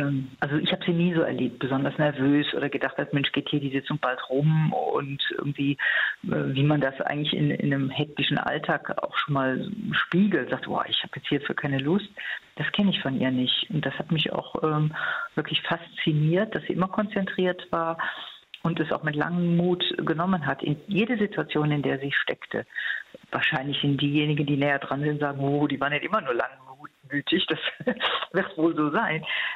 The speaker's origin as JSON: {"language": "German", "region": "Rhineland", "country": "Germany", "said": "Gut, als Rheinländerin kann ich sagen, so richtig drankommen"}